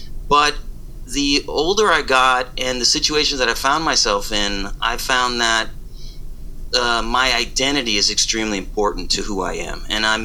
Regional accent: Virginia, United States; So because I grew up in Virginia, I really didn't know my background really well, besides speaking Spanish at home and knowing the stories. And I went to Puerto Rico many times as a kid.

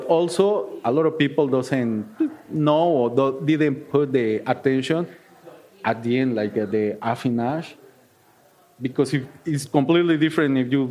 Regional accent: Mexico City, Mexico; English is a second language; now in Milwaukee, United States; I came from Mexico City, it was like, I will not be in a big, big city. I live in Milwaukee

